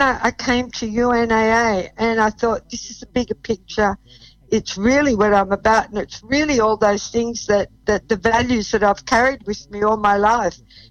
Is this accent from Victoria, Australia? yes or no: no; Bondi, New South Wales, Australia; As a very young girl, I grew up in Bondi, and many migrants settled there